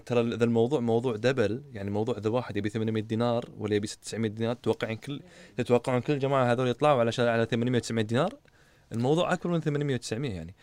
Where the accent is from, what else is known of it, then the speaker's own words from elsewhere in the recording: Kuwait; يعني اليوم أنا كشاب كويتي أشوف سعر البيت بسعر الأرض بروحها